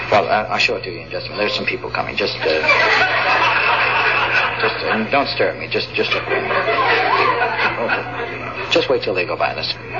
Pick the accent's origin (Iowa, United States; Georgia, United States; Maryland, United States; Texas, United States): Iowa, United States; See, but, see, we're from Iowa, and we really don't get that many hurricanes, you know.